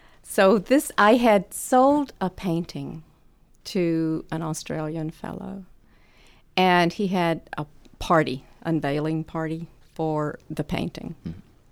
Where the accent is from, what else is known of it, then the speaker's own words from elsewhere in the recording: Deep South, United States; also born or lived in Mississippi / Alabama / Tennessee; Born there, but grew up in the South, the deep South. Mississippi, Alabama, Tennessee.